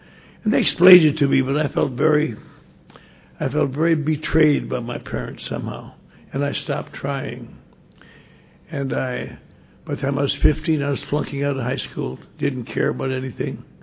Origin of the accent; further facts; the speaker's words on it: Wisconsin, United States; But I grew up in Wisconsin, and I was a bright little boy raised in a good church, the Norwegian Lutheran Church, very strict, very firm.